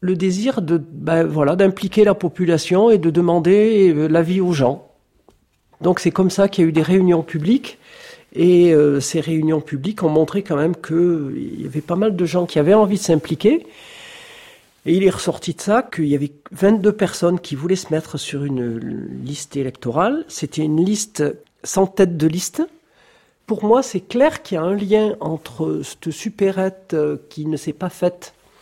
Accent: Saillans, Auvergne-Rhône-Alpes, France; je suis habitante de Saillant depuis quasiment toujours. Je suis partie pendant une dizaine d'années, travailler à droite à gauche.

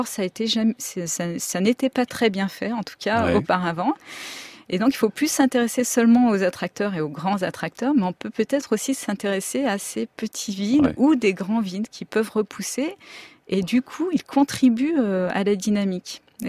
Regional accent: Lyon, Auvergne-Rhône-Alpes, France; alors moi je suis lyonnaise

